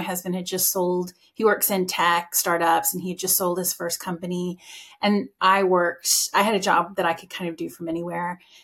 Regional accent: Texas, United States; I am very much a Texas girl. My family is very, very proud of being Texan, as I think a lot of Texans can understand. Mm-hmm. I mean, I loved being raised there.

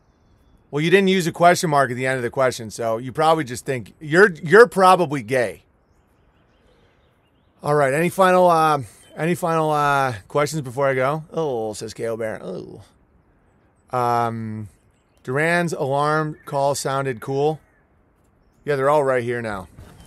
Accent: Ireland; I'm an actor from Ireland.

